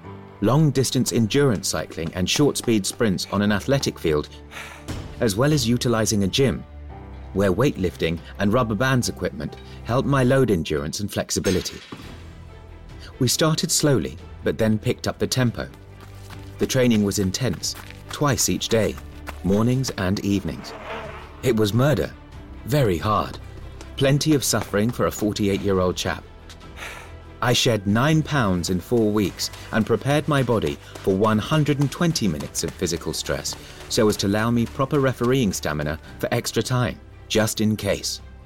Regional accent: Timișoara, Timiș County, Romania; first language Hungarian; English is a second language; Of course, I knew Hungarian, which was my mother language, as Timișoara was originally part of Hungary, and Romanian.

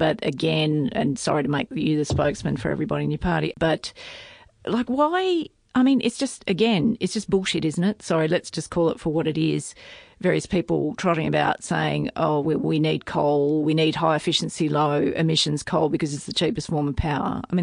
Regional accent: Tamworth, New South Wales, Australia; But I mean, I grew up in the regions. I grew up in Tamworth, but I'm a long way from that now.

